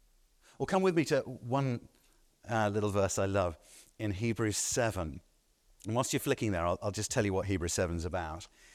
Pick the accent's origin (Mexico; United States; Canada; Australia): Australia; I can tell you the reason I'm Australian is because my great-great-great-great-grandmother, she stole some cotton in London and was deported for it.